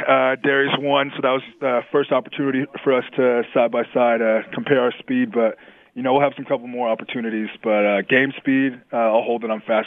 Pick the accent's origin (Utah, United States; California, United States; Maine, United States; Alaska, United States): California, United States; Tustin; You know, I grew up in Tustin, California. Great community, very school community oriented.